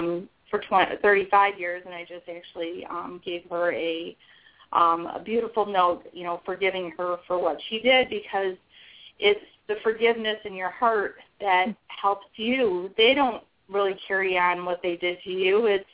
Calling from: Highland, Michigan, United States; I am calling from Highland, Michigan, where we just got dumped on snow.

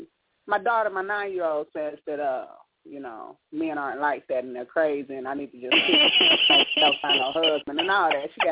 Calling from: Arkansas, United States; from Arkansas.

